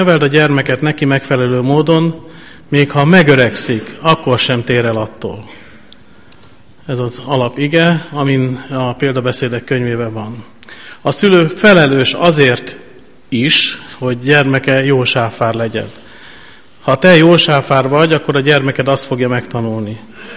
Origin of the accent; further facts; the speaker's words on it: Tarpa, Szabolcs-Szatmár-Bereg, Hungary; amikor én tarpai vagyok egyébként, onnan ott születtem, illetve Vásárosnaményben, de ez most nem lényeges. Lényeg az, hogy vidéki gyerek voltam